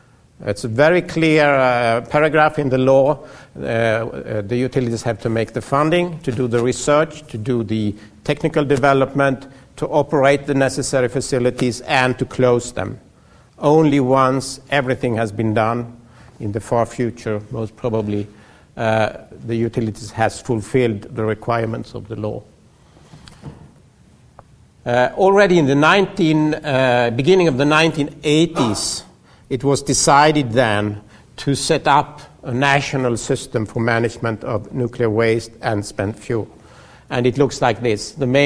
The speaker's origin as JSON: {"language": "English", "country": "Sweden", "said": "And I say, Sweden."}